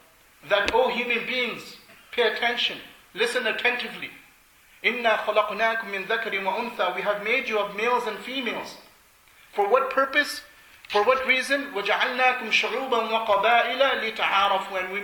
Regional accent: India; For example, I'm originally from India.

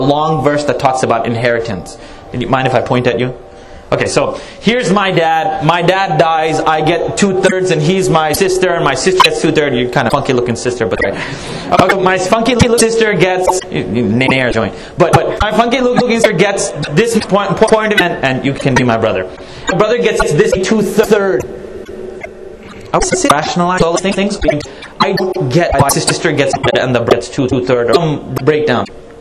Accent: Dallas, Texas, United States; But rationally right now, I'm from Dallas. Do you know the foreclosure rate down in Dallas?

